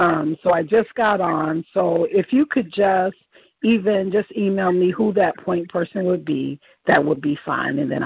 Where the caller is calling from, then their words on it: Dallas, Texas, United States; And I'm calling from Dallas, Texas, and I received a few emails from you regarding Black Wallets Matter.